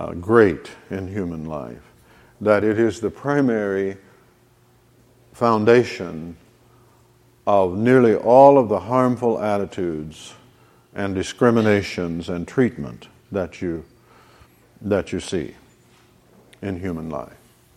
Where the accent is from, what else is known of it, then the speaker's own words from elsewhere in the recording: Midwest, United States; Like where I was raised in the Midwest, women could wear the most garish jewelry imaginable and be holy